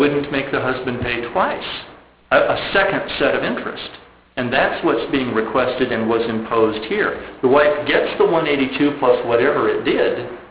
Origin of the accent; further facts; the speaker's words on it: Coleridge, Nebraska, United States; If that money is all in XYZ State Bank of Coleridge, my hometown, in an interest-bearing account